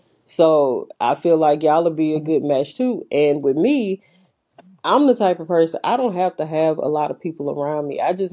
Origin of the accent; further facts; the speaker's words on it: Louisiana, United States; now in Austin, United States; I'm from Louisiana, but we are both in Austin, Texas now.